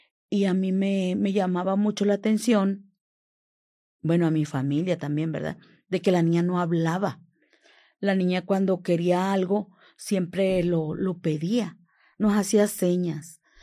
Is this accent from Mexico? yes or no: yes; Coatzacoalcos, Veracruz, Mexico; ¿verdad? Yo soy de Coatzacoalcos, Veracruz.